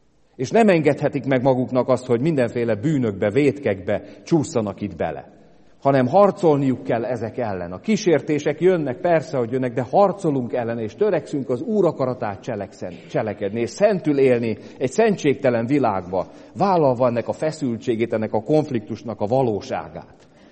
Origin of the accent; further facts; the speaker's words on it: Hungary; egy idegen országban vagyok, és én magyar vagyok